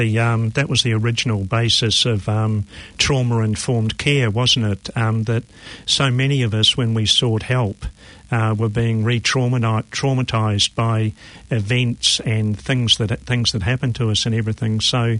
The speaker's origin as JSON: {"language": "English", "town": "Waiheke Island", "region": "Auckland", "country": "New Zealand", "tie": "born or raised there", "said": "I grew up on Onitangi Beach on Waiheke Island"}